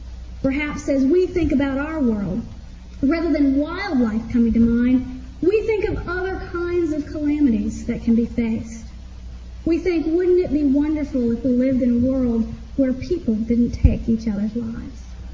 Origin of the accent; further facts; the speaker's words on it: United States; as a person who has had the privilege of growing up in the United States and has so many modern conveniences and so much freedom